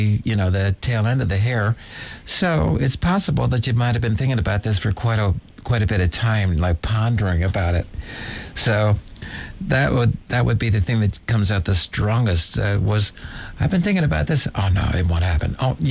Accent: Philadelphia, Pennsylvania, United States; I'm from Philadelphia.

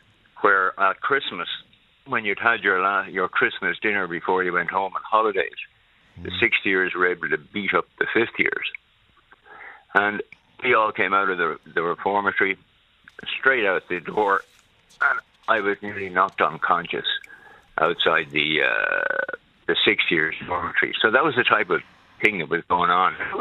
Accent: Dublin, Leinster, Ireland; I grew up in Dublin near De La Salle School that my friends went to.

